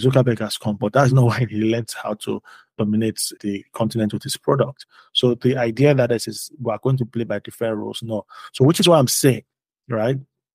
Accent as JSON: {"language": "English", "country": "Nigeria", "said": "Because I'm a Nigerian founder, you're telling me I should build for my market."}